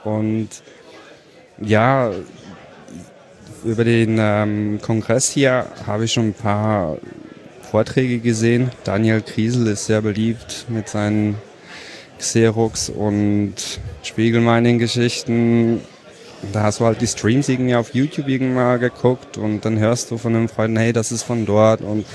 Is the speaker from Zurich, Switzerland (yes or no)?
yes; Zurich, Switzerland; Ich komme aus Zürich. Bisschen weiter weg von hier